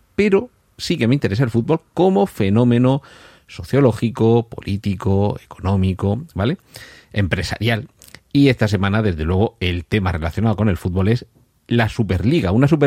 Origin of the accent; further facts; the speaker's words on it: Murcia, Region of Murcia, Spain; soy de Murcia y prefiero que gane el Real Murcia.